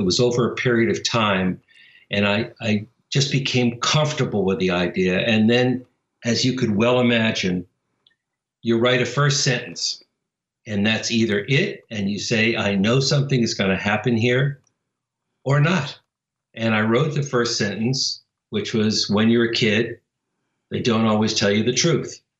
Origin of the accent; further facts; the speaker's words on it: New York, United States; I am a New Yorker.